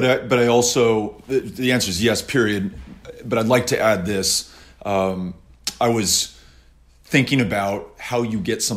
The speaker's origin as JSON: {"language": "English", "region": "Texas", "country": "United States", "said": "And listen, I come from Texas and this is a very proud gun-owning state."}